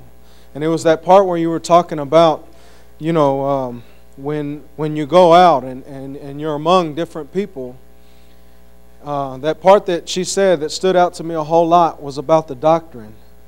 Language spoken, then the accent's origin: English; Conroe, Texas, United States; I come from Conroe, Texas.